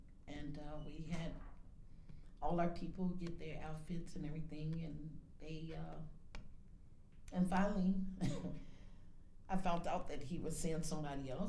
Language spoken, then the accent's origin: English; Riverdale, Illinois, United States; My ex-husband would always send me back to my hometown, which I'm from, Riverdale, Illinois